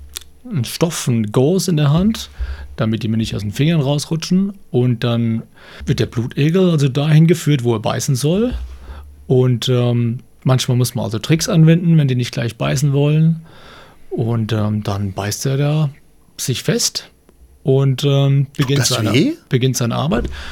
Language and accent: German; Mainz, Rhineland-Palatinate, Germany; Und zwar kommt es von der frühen Kindheit in Mainz, wo ich groß geworden bin.